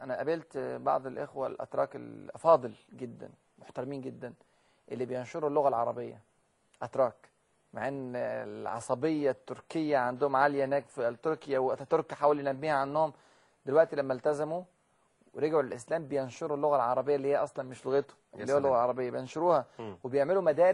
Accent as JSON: {"language": "Arabic", "country": "Egypt", "said": "انا مصري وافتخر ان انا مصري، بس مصري مسلم وافتخر ان انا مسلم، واسلامي مهم واسلامي يسبق مصريتي."}